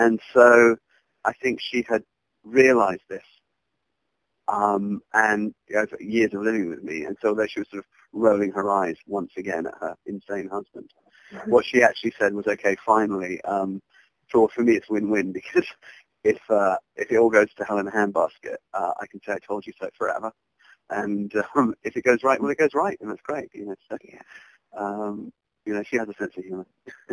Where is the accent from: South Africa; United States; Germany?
South Africa; I think one of the differences for me as a British South African is that we are actually taught as children in Africa to trust our guts